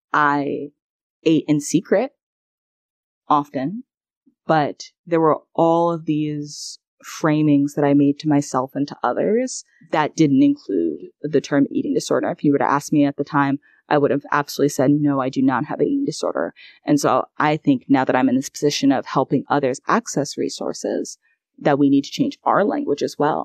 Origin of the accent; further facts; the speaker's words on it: New York, United States; though I didn't grow up in the South, I grew up in New York.